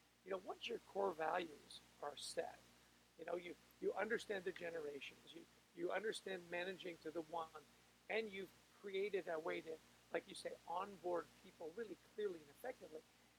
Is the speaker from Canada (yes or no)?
yes; Canada; I'm Canadian.